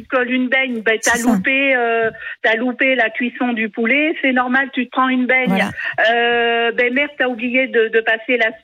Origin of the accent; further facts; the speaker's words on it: Auvergne-Rhône-Alpes, France; Vous savez, je suis en Auvergne, je suis du Cantal.